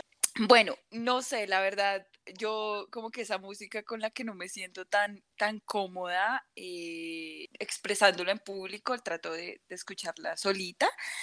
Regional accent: Colombia; somos colombianos y todos, sopa de arroz con banano

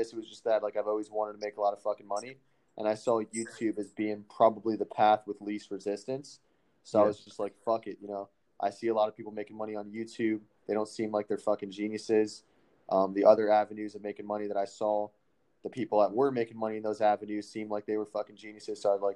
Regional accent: Florida, United States; Yeah. South Florida.

